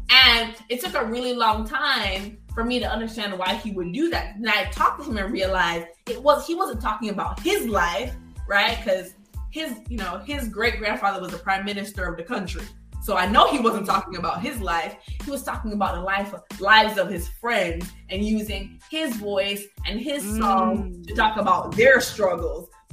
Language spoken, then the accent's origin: English; Jamaica; I'm a Jamaican kid who's never had to...